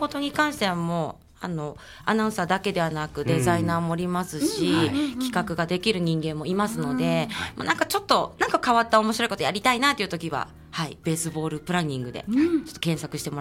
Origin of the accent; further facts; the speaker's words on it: Tokyo, Japan; あの私東京出身なんですけれども、はい、実は5年ぐらい大阪の USJ というところで、